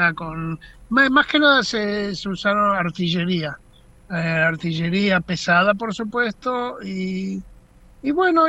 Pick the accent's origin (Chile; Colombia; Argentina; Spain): Argentina